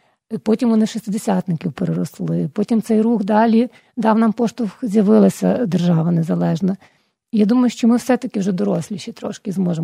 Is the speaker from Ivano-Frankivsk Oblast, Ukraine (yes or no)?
yes; Ivano-Frankivsk, Ivano-Frankivsk Oblast, Ukraine; Франківськ справді особливе місто. Ну, це моє рідне місто. Я там народилася, виросла, прожила всі свої роки.